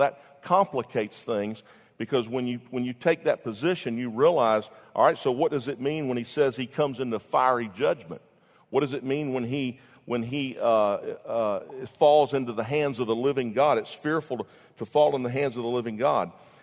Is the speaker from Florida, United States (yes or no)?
yes; Jacksonville, Florida, United States; I grew up in Jacksonville, and we used to go down to Silver Springs